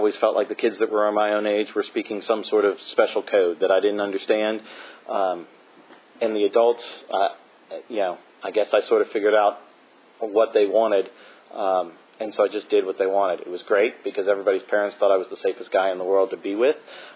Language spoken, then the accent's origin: English; Winchester, Virginia, United States; moved away as an adult; I grew up in Winchester, Virginia, right at the top of the state. Still not really a great big cosmopolitan place.